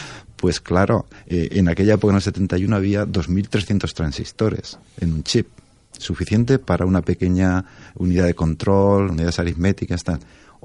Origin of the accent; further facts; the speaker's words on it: Zaragoza, Aragon, Spain; El coste puede ser de Barcelona a mi tierra, Zaragoza